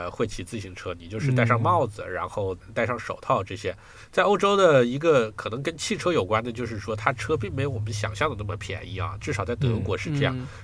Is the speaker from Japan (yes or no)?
no; Hunan, China; moved away as an adult; also born or lived in Beijing / Shanghai / Guangzhou / Changchun; now in Germany; 其实我在中国 很多地方都长期待过哈，比如说我们家是湖南的，所以那我在湖南长期生活过，后来我又在北京、上海、广州都长期生活过，而且我在长春也长期生活过，